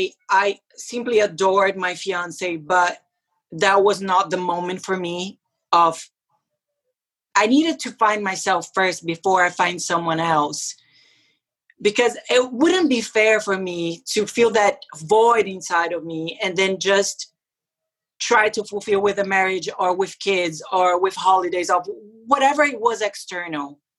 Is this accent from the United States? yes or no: no; Brazil; now in United Kingdom; I come from a very warm part of Brazil.